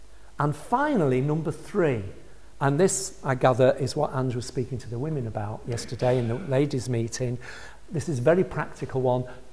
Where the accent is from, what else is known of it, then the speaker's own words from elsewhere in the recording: Manchester, North West England, United Kingdom; also born or lived in Leeds; now in Selby, United Kingdom; I grew up in Manchester. We lived most of our married lives in Leeds. We're city people. We come here to live in Selby.